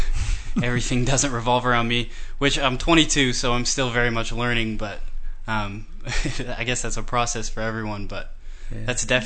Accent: Washington, United States; I used to camp all the time when I was a kid because I grew up in Washington State, so we had campgrounds everywhere.

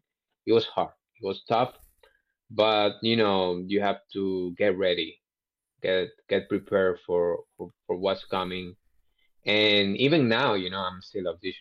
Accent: Venezuela; English is a second language; I'm from Venezuela, so

